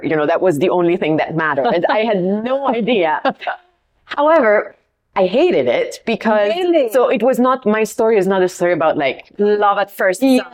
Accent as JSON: {"language": "English", "town": "Rome", "region": "Lazio", "country": "Italy", "tie": "born or raised there", "second_language": "English", "moved": "as an adult", "lives_now": "Brussels, Belgium", "said": "So I was born in Rome. So I'm Italian. I lived there for about 25 years of my life. And then, you know, for studies, work, etc., I moved a little bit around. And in 2012, I ended up in Brussels."}